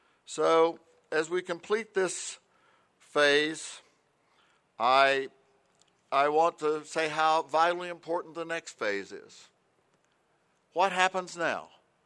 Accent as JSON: {"language": "English", "town": "Seminole", "region": "Oklahoma", "country": "United States", "tie": "born or raised there", "said": "especially I want to thank Josh Pyron of my hometown, Seminole, Oklahoma, who was in the SAE chapter here since I've been president."}